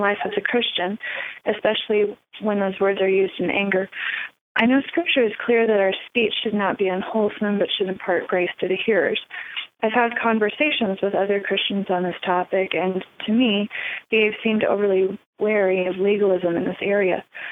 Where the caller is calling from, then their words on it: Wyoming, United States; from Wyoming.